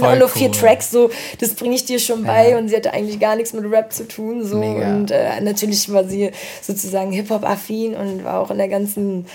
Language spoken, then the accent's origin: German; Flensburg, Schleswig-Holstein, Germany; Aber wir sind zusammen in Flensburg aufgewachsen